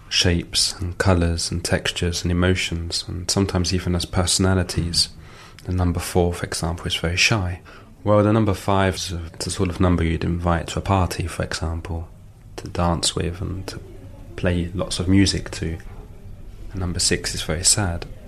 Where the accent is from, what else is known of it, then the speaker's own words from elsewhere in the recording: London, United Kingdom; I was born and raised in London. And on the streets of London there are lampposts.